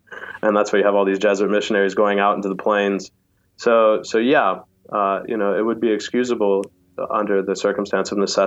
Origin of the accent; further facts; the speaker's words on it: San Antonio, Texas, United States; I'm from Texas, grew up there, San Antonio.